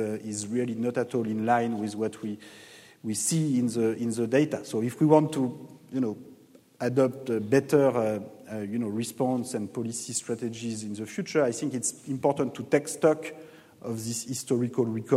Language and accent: English; France; English is a second language; now in United States; by the findings in my home country in France.